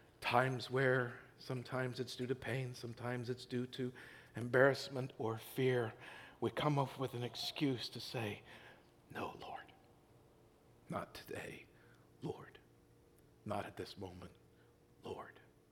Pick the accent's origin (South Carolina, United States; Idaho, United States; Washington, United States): Idaho, United States; Growing up in Idaho, there were bumper stickers all over the place by sheep farmers who were trying to get you to buy more less beef and more sheep.